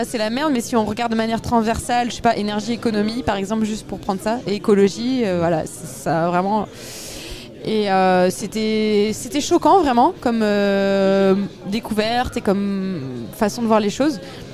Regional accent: Brittany, France; Je suis une Bretonne, je suis très attachée à la Bretagne.

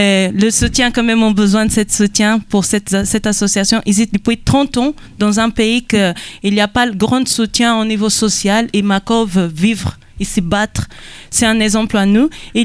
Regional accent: Angola; first language Umbundu; French is a second language; C'est Umbundu aussi. C'est une langue, ma langue maternelle.

